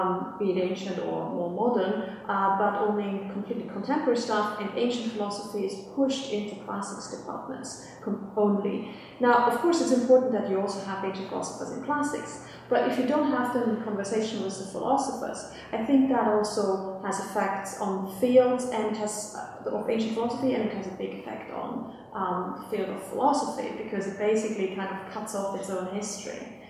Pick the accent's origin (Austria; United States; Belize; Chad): Austria; now in United Kingdom; Yeah, I'm from Austria, but yes. I teach in the UK.